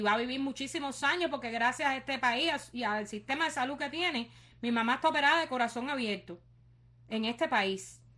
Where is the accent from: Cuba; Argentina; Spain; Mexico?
Cuba; vienen a denigrarnos a nosotros como cubanos